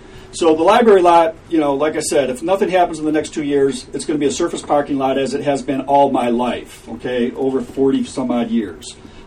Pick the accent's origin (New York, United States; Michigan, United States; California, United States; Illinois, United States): Michigan, United States; Ann Arbor; as a teenage rebel growing up in Ann Arbor, I have great admiration for the police force as an adult